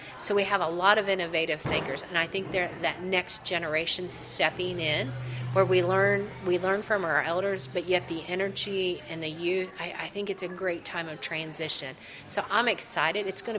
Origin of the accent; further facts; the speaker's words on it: Ohio, United States; Now, it's not the story I heard when I was growing up in Central Ohio. And I grew up in the hometown of Sherman.